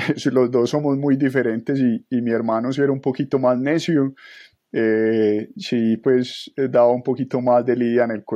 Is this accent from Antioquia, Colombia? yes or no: yes; Medellín, Antioquia, Colombia; now in Bogotá, Colombia; También pues tuve que estar en la ciudad de Bogotá, yo soy de Medellín, tuve que emigrar a la ciudad de Bogotá porque allá quedaba la oficina principal.